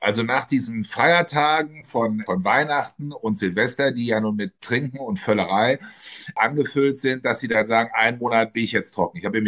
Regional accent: Mönchengladbach, North Rhine-Westphalia, Germany; In Mönchengladbach, also in Rheid, in dem Kaff, wo ich herkomme

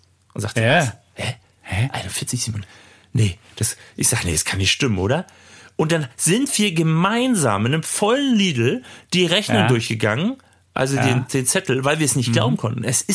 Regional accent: Mecklenburg-Vorpommern, Germany; In Mecklenburg-Vorpommern, in meiner Heimat.

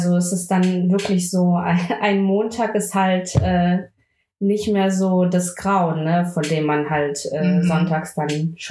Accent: Pforzheim, Baden-Württemberg, Germany; Ich komme aus Pforzheim, das liegt bei Stuttgart in Baden-Württemberg.

